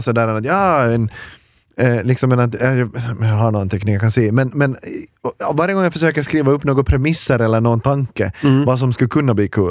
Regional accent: Finland; Alltså som en kanelbulle på där vi kommer ifrån. Mm-hmm. Örfil betyder kanelbulle på finlandssvenska.

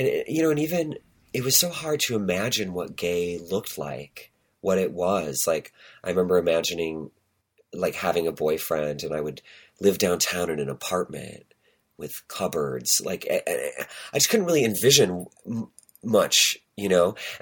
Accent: Wisconsin, United States; I grew up in Wisconsin in a little conservative suburb of Madison

